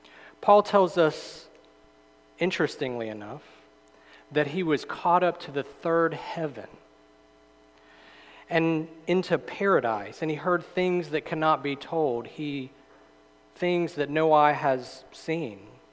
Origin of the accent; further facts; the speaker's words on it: Mississippi, United States; now in Alabama, United States; growing up in Mississippi, I love to drive in the rural parts. And even here in North Alabama